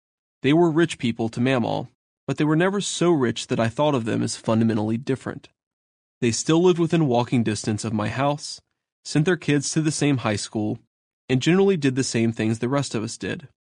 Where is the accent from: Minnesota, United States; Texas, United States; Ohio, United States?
Ohio, United States; my parents didn't go to college, and I grew up in Ohio.